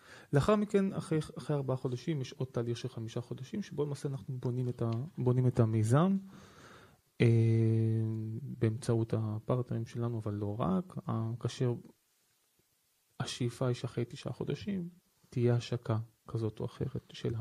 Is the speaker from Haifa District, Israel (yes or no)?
yes; Zikhron Ya'akov, Haifa District, Israel; אני מגיע מזיכרון יעקב.